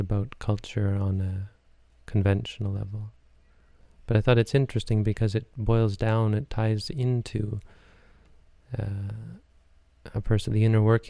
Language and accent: English; Canada; I like to think as a Canadian, I'm not cultured, but oh boy, we have a real culture.